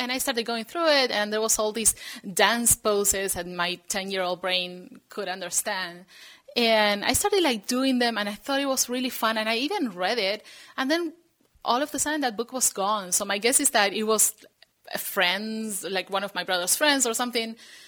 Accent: Argentina; Okay, so I'm from Argentina. My accent, I think, is a mix from everywhere.

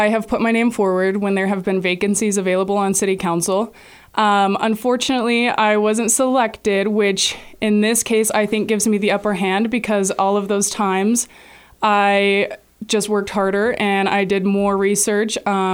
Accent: Helper, Utah, United States; I want people to know that I am from the community. I grew up in Helper. It's where my values were built. It's where my future is rooted.

